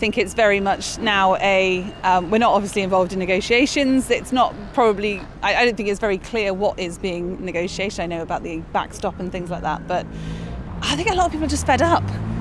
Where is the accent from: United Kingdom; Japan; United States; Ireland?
United Kingdom; Bristol, South West England; now in Taunton, United Kingdom; No, I'm from Bristol.